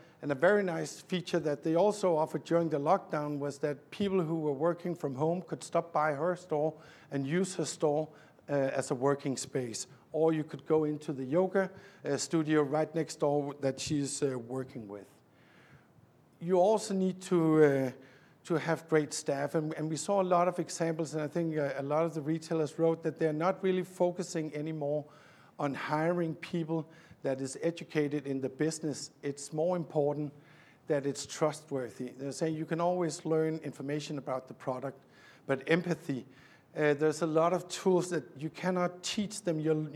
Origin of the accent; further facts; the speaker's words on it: Roskilde, Zealand, Denmark; a very small store in my hometown in Roskilde